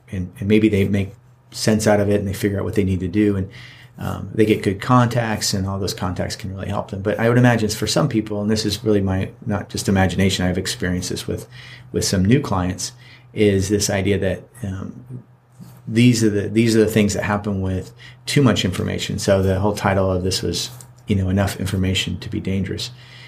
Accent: Florida, United States; and I am from Florida. I've grown up in Florida, and I really don't know anything really about living in the cold.

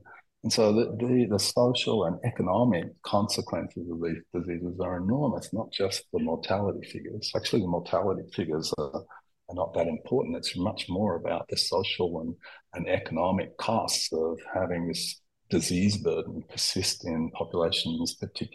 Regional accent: Australia; I'm Australian scientist, trained in Australia

